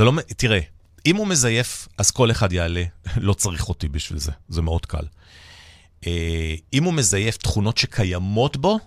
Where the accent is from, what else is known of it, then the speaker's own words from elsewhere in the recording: Nigeria; now in Israel; אני נולדתי וגדלתי באפריקה